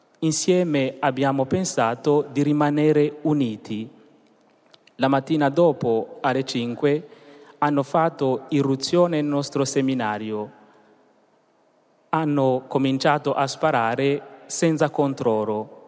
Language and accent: Italian; Burundi; Veniamo dal Burundi, in Africa.